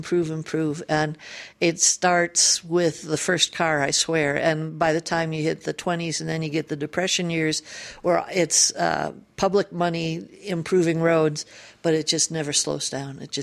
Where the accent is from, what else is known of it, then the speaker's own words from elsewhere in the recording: Rochester, New York, United States; You know, I grew up in Rochester, New York